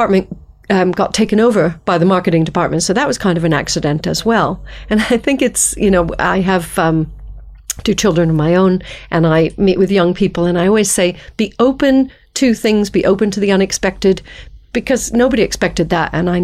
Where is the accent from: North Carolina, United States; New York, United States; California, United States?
New York, United States; also born or lived in Canada; my strange accent is because I grew up in New York and went to university in Canada and then did my master's back in the States.